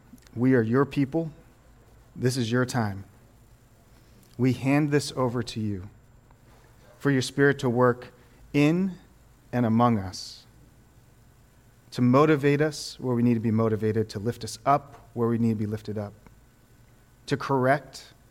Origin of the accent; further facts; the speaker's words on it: Baltimore, Maryland, United States; I'm from Baltimore, and me and my wife were visiting my family in Baltimore